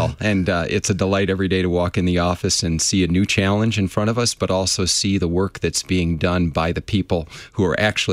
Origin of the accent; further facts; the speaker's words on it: Detroit, Michigan, United States; I grew up in the Detroit area, actually, okay. Michigan district, and have had the privilege of living in a number of other areas within our country here, too.